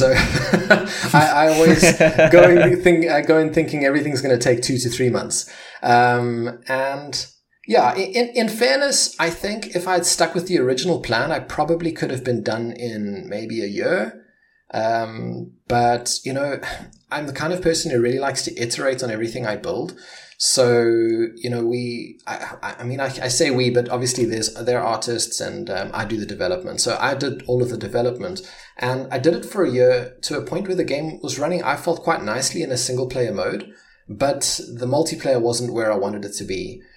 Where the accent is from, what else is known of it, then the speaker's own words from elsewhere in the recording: South Africa; moved away; Coming from a country, I'm originally from South Africa, and in South Africa, you get antibiotics for almost anything.